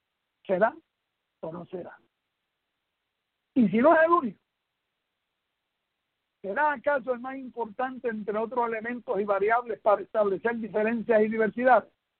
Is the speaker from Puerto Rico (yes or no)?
yes; Puerto Rico; Somos mestizos, somos puertorriqueños, casus puertorricensis.